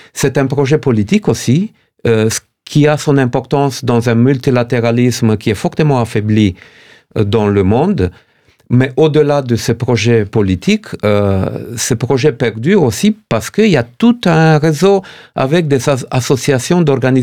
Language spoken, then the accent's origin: French; Romania; et même du pays d'où je viens, de la Roumanie